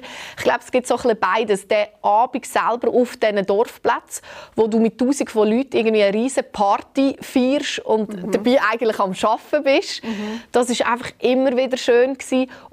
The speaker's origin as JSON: {"language": "German", "town": "Oberägeri", "region": "Zug", "country": "Switzerland", "tie": "born or raised there", "said": "Ich will der ganzen Schweiz meine Heimat zeigen und beweisen, dass Oberägeri der schönste Ort in der ganzen Schweiz ist."}